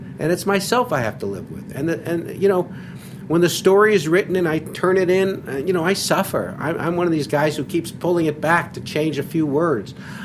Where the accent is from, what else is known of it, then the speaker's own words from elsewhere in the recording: Philadelphia, Pennsylvania, United States; And I'm from Philadelphia, where everybody rips everything.